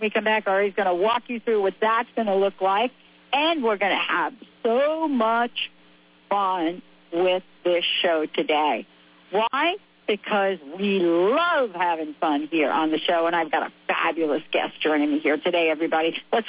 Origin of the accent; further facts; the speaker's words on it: New York City, New York, United States; December 11th, I grew up on the East Coast. And I remember on December 11th, and it must have been my 10th or my 11th birthday, I think it was. December 11th, my 11th birthday. We had one of the largest snowstorms in the history of New York City.